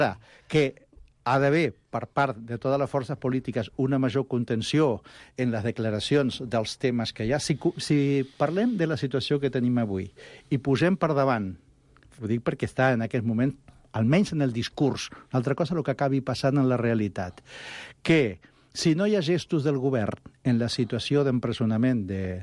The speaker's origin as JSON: {"language": "Catalan", "region": "Catalonia", "country": "Spain", "said": "jo, com a català"}